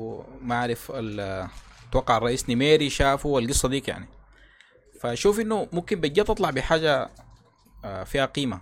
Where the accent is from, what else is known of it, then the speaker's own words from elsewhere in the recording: Sudan; نحن عندنا في السودان في حاجة اسمها لائحة المسابقات المعمارية والعمرانية